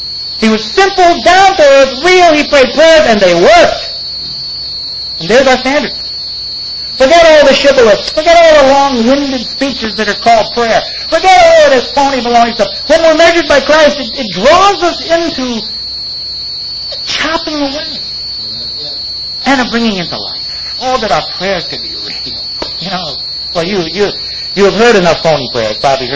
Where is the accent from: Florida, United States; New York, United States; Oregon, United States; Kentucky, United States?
New York, United States; accent: New York; And so there I'd bust into the meeting with my New York accent and everything